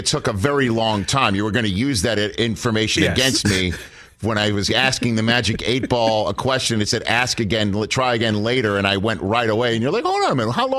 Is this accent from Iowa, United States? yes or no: no; Staten Island, New York, United States; From my hometown of Staten Island, apparently.